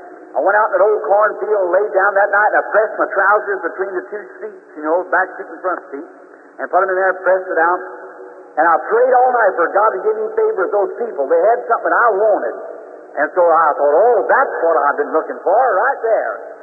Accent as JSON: {"language": "English", "region": "the South", "country": "United States", "said": "I'm a Southerner, too."}